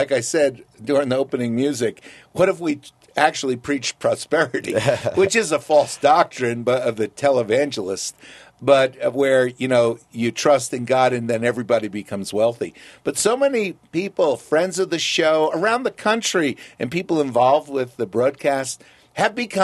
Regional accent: New Jersey, United States; now in Colorado, United States; our kids grew up a couple thousand miles away from you because we're from New Jersey, moved to Colorado.

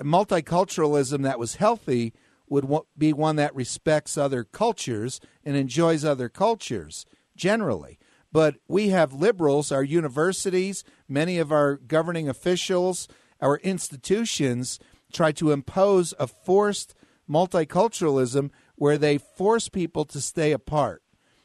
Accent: New Jersey, United States; my great-grandfather was born in Italy. And we grew up in New Jersey, and there were Italian ghettos

